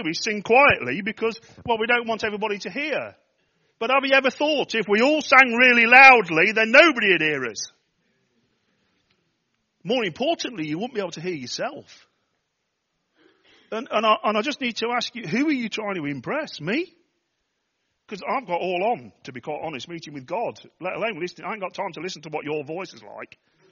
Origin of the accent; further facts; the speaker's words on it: Nottingham, East Midlands, United Kingdom; And that's why I talk proper, by the way, because I'm from Nottingham.